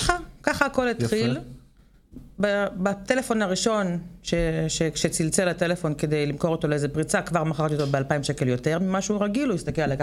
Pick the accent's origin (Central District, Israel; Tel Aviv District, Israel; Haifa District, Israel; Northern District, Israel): Central District, Israel; Rishon LeZion; also born or lived in Rehovot; גדלתי עד גיל 6 ברחובות, ואחרי זה ראשון.